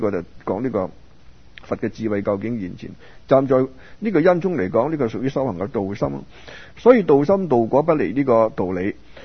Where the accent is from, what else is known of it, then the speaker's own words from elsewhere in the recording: Hong Kong; also born or lived in Macau; now in Vancouver, Canada; 我哋已经嚟到加拿大温哥华，我嚟咗廿几年啦。你哋好多嚟到可能都比我仲耐添。咁我哋从香港嚟，或者出生喺香港，啊，我话出生喺澳门添。